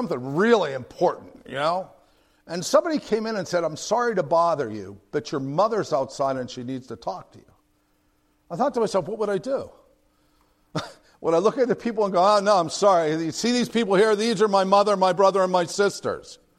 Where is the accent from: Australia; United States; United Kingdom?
United States; Pittsburgh, Pennsylvania; I'm a Yinzer from Pittsburgh, and I got saved and became a missionary.